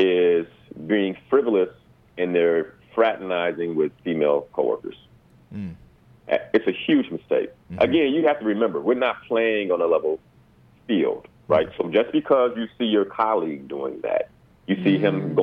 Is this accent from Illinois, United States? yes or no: yes; Chicago, Illinois, United States; And I'm from Chicago.